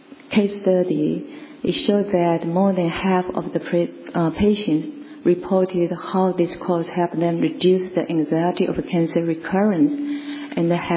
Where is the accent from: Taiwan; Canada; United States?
Taiwan; I come from Taiwan